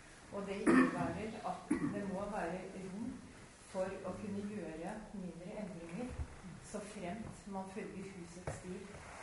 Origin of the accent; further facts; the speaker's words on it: Drøbak, Akershus, Norway; Jeg kommer fra Drøbakfjell, og